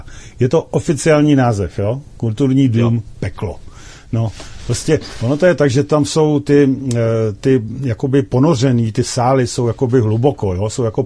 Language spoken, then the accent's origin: Czech; Plzeň, Plzeň Region, Czechia; Protože jsem Plzeňák a znám to tu trochu v Plzni